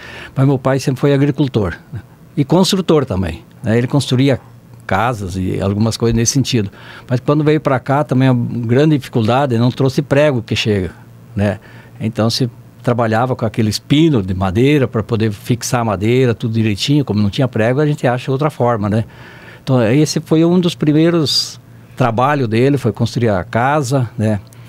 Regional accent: Novo Sarandi, Paraná, Brazil; Eu sou paranaense, nascido nessa linha.

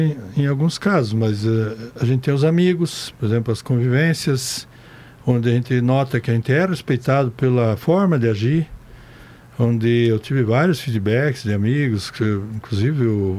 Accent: Marechal Cândido Rondon, Paraná, Brazil; also born or lived in Rio Grande do Sul; Ah, cara, eu sou rondonense nato, né? Eu nasci no Rio Grande do Sul, mas eu sou rondonense.

